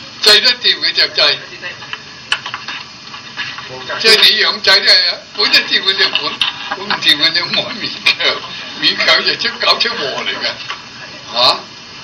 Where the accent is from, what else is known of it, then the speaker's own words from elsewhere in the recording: China; 我哋中國人真係成日都尊崇呢個孟子